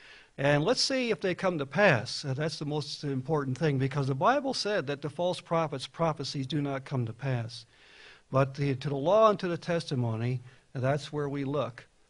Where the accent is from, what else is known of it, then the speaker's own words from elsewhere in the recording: New Jersey, United States; For me, I was raised a Baptist in New Jersey.